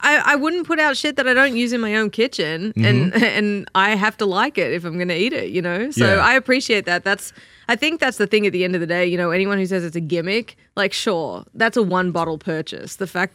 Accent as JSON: {"language": "English", "country": "Australia", "tie": "born or raised there", "moved": "yes", "lives_now": "United States", "said": "I think growing up in Australia, having a smaller population, we have a lot of what I would describe as kind of cleaner foods."}